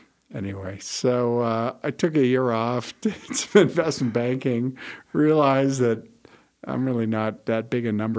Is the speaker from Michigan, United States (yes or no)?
no; Denver, Colorado, United States; I have been practicing law for 30 years, graduated from CU Law School in 1989, grew up in Denver, have experienced a lot of the things that Denver has experienced over the last 50 years, 56 years to be exact.